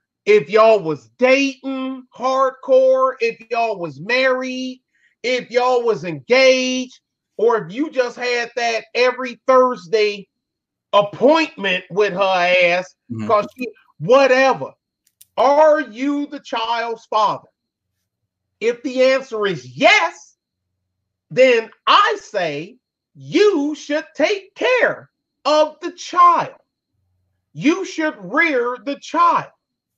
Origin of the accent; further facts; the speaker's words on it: Detroit, Michigan, United States; Yeah, I'm from Detroit, so I don't know no better.